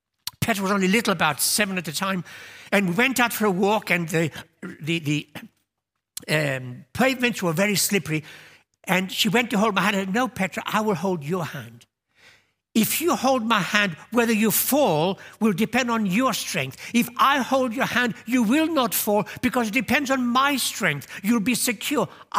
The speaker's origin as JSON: {"language": "English", "country": "United Kingdom", "said": "previously we didn't need a visa, being British"}